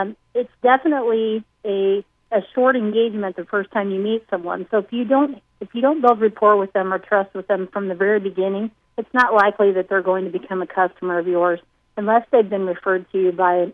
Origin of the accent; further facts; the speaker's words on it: Iowa, United States; In the Council Bluffs area, outside of Council Bluffs.